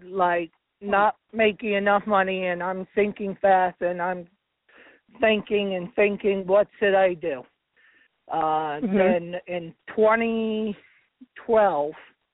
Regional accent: Latham, New York, United States; just a few minutes from my hometown of Latham. The school is in Troy, New York, one of the suburbs of Albany.

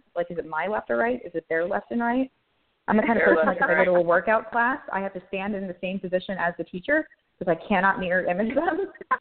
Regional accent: Long Island, New York, United States; And I'm actually from Long Island, but New York City is what I was writing about.

